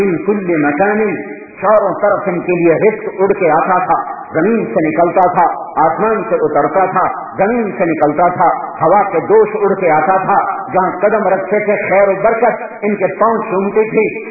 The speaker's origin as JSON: {"language": "Urdu", "town": "Tulamba", "region": "Punjab", "country": "Pakistan", "tie": "born or raised there", "said": "میں نے کہا جی تلمبے جا رہا ہوں. کہا تجھے پتہ بھی ہے تلمبا کدھر ہے؟ میں کہا بابا جی میرا اپنا گاؤں ادھر ہے"}